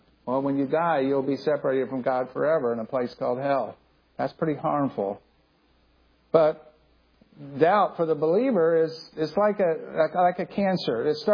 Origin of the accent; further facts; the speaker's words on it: Land O' Lakes, Florida, United States; And I grew up right here in Land O'Lakes, and I was 20 years old in college. I had never seen snow, never seen it.